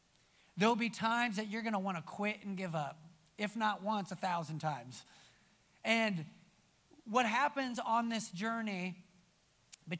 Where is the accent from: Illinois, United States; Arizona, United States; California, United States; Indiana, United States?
Indiana, United States; Fort Wayne; also born or lived in Thailand; now in Atlanta, United States; I grew up in Fort Wayne. I've had the wonderful privilege of living around the world in Thailand and then on the West Coast, now in Atlanta, Georgia. I'm a Southern boy now